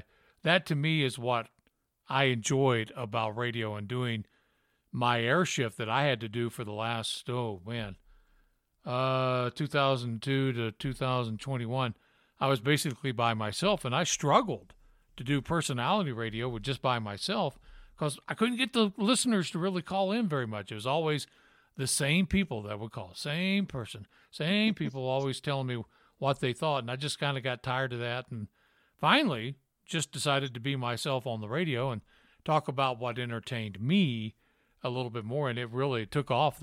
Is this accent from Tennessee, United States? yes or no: yes; Memphis, Tennessee, United States; accent: Southern; Well, you know, being from Tennessee, I grew up in Memphis. I had a pretty bad Southern accent